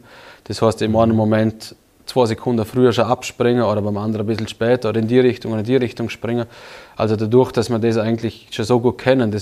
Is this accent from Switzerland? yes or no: no; Vorarlberg, Austria; aber ist eher, glaube ich, unvorstellbar als Vorarlberger.